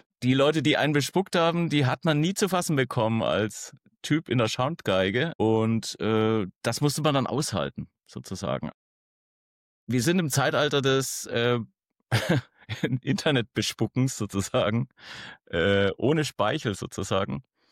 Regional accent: Bavaria, Germany; Einstiegsdroge war natürlich als Franke das Bier.

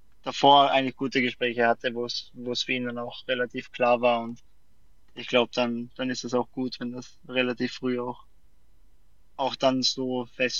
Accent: Innsbruck, Tyrol, Austria; oder ursprünglich sind wir beide aus Tirol, ich aus Innsbruck, sie aus Seefeld.

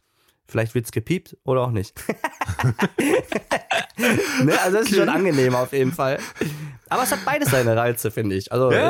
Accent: Münster, North Rhine-Westphalia, Germany; also born or lived in Cologne; Ganz klar Münster, meine Heimatstadt.

